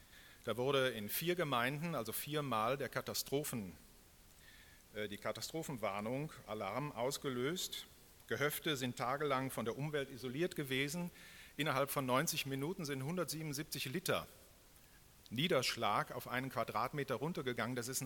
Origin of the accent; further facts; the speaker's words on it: Graz, Styria, Austria; Wir versuchen ja als Grazer immer irgendetwas Besonderes als Hauptstadt darzustellen